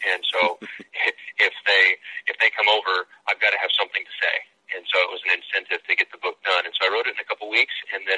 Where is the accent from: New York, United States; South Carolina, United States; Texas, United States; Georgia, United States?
Texas, United States; I'm originally from West Texas.